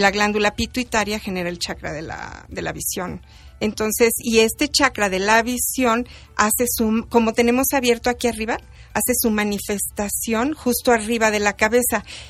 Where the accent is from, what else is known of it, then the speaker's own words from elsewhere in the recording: Mexico; nosotros somos mexicanos y tenemos ADN mexicano en el ombligo